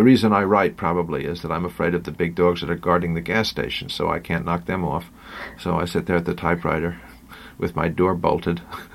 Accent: White Plains, New York, United States; When I grew up in White Plains, which was absolutely the capital of boredom. I mean, it's like Australia, reduced to one small town and stuck in Westchester.

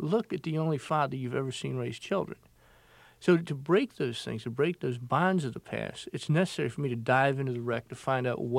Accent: Beaufort, South Carolina, United States; And I said … … from Beaufort, South Carolina.

